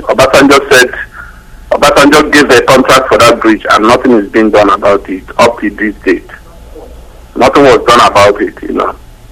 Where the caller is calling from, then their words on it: Germany; Hello, good evening, Nandi. I'm calling from Germany.